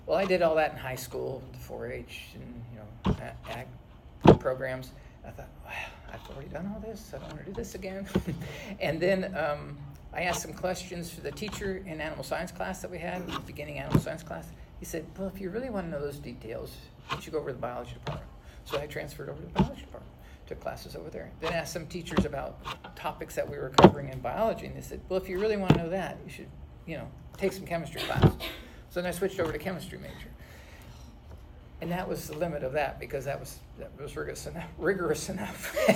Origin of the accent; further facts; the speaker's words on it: Texas, United States; I grew up in West Texas and we raised cattle. I worked in the oil fields, paid for my way for college.